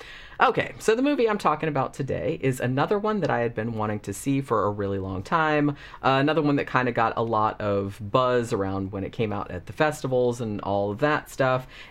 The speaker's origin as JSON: {"language": "English", "country": "United States", "tie": "born or raised there", "said": "Now, obviously, I grew up in the United States, but I was a kid during that same era."}